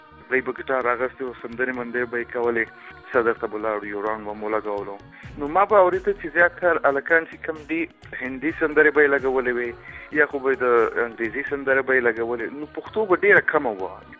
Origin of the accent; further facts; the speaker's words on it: Peshawar, Khyber Pakhtunkhwa, Pakistan; او زه په پېښور کې زېږېدلی یم او مالته کلان شوی یم، لوی شوی یم. پلار مې اصلاً کندهار څخه دی.